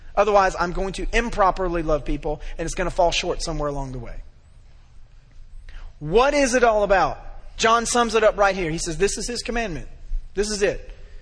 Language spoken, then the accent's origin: English; Memphis, Tennessee, United States; Listen, I'm from Memphis.